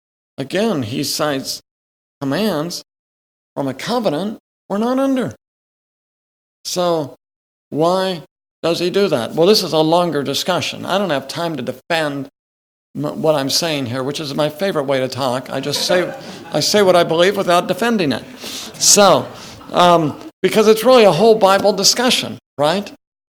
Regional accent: Oregon, United States; I love rivers. I grew up in Oregon, lots of rivers and beautiful rivers.

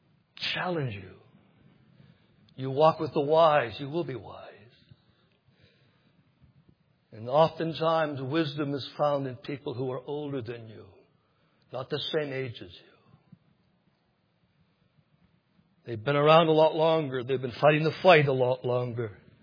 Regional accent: United States; but I can speak against football now because I'm American.

